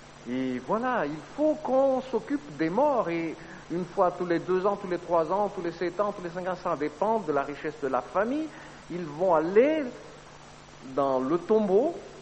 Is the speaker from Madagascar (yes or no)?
yes; Madagascar; des traditions qui existe chez nous à Madagascar